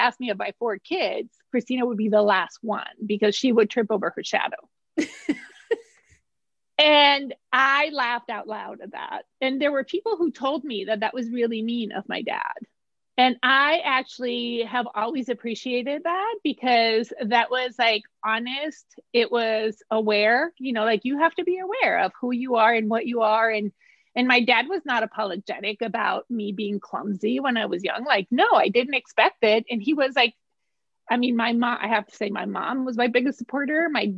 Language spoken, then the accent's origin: English; Mexico City, Mexico; I was born in Mexico City. So I am a Mexican and I am American. So I have both. I was born and raised in Mexico City by a Mexican dad and an American mom.